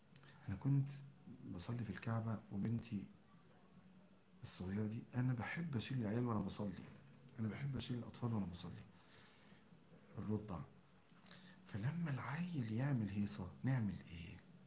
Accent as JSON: {"language": "Arabic", "town": "Kafr El Zayat", "region": "Gharbia", "country": "Egypt", "said": "لا أنا مش من قنا، أنا من كفر الزيات الغربية."}